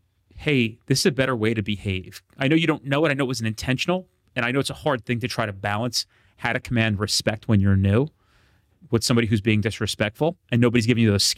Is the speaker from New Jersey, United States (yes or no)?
yes; New Jersey, United States; I speak with passion and emotion. I curse. I'm from New Jersey.